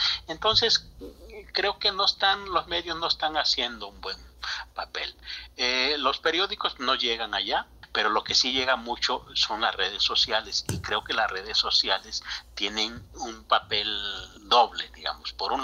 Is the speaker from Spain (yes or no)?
no; Juxtlahuaca, Oaxaca, Mexico; hubo en mi tierra misma, en el municipio de Juxtlahuaca